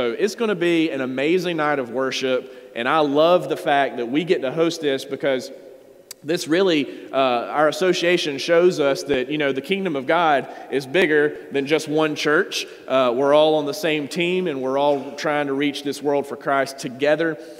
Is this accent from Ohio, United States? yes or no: no; Georgia, United States; hey, I grew up in Georgia. My family lives in Atlanta.